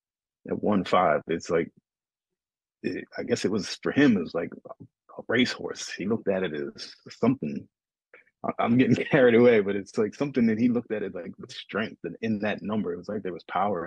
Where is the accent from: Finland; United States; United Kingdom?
United States; Wampum, Pennsylvania; so I told him, "Forget it. I want to recognize my hometown." And so Wampum